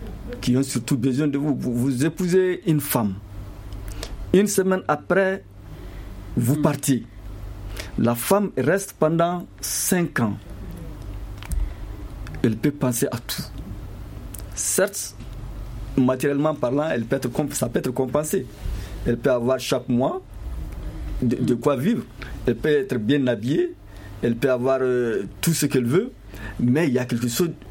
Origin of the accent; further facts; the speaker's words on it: Nioro du Sahel, Kayes, Mali; Moi, je suis soninké, hein. Je suis de la région de Kaï, je suis de Nioro du Sahel, c'est vrai.